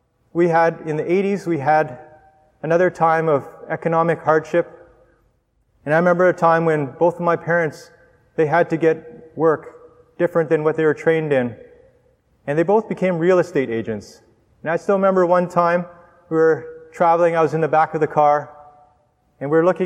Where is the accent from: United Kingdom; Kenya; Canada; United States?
Canada; I'm Canadian, of course.